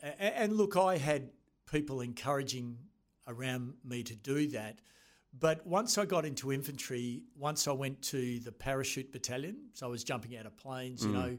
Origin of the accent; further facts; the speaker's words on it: Australia; attended New Zealand officer school as an Australian, came back to the parachute regiment